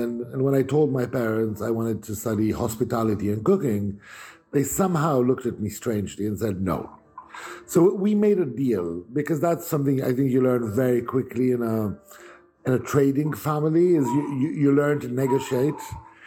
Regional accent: Bethlehem, West Bank, Palestine; So I grew up in Bethlehem, but I went to the French school in Jerusalem.

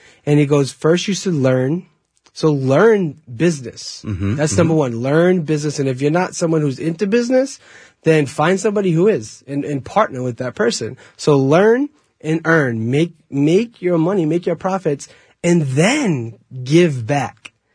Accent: Rhode Island, United States; now in Los Angeles, United States; Yeah, I'm from Rhode Island and just moved out here to L.A.

